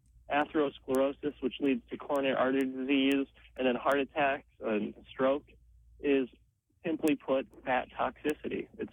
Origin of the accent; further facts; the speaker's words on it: Appalachia, United States; I'm an Appalachian root doctor who went to medical school. What that means really is that I grew up traditionally on a self-sustaining farm in rural Appalachia and learning traditional Appalachian root doctoring.